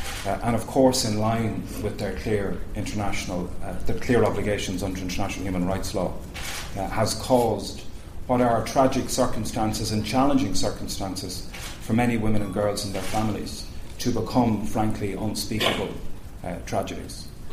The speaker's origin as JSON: {"language": "English", "country": "Ireland", "said": "As Irish people, as people living on this island, we are perfectly capable of having an objective, challenging, at times passionate, but decent conversation on complex issues."}